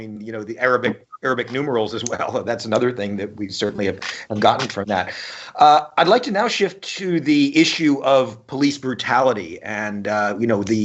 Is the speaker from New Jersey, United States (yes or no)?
no; Austin, Texas, United States; I grew up in Austin, Texas, and we had the Austin police